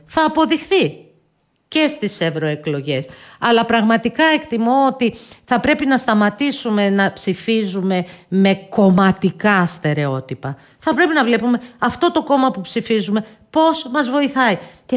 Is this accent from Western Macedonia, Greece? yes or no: yes; Kastoria, Western Macedonia, Greece; Και η Ελλάδα είναι η χώρα μου.